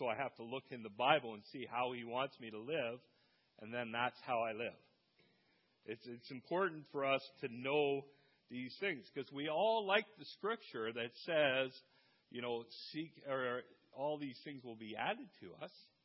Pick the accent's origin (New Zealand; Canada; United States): Canada; Dunnville, Ontario; So I grew up in Dunville, you know, and people around Dunville know I'm a pastor.